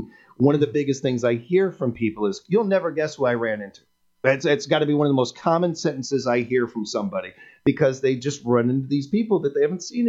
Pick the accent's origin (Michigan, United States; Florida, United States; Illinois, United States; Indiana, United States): Illinois, United States; Chicago; When I was a kid growing up in Chicago, the Y there, very similar to the Y here.